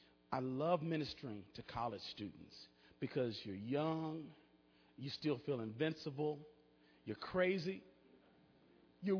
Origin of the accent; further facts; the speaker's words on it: Madison, Wisconsin, United States; I grew up in Madison, Wisconsin, and that's also where I studied.